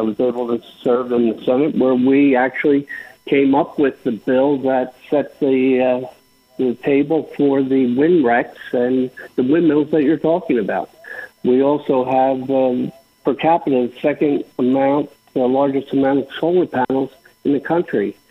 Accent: New Jersey, United States; I get two of the three, but I'm from Jersey. We're not real patient.

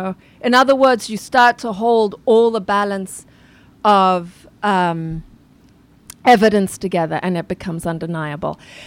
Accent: Zimbabwe; I'm from Zimbabwe

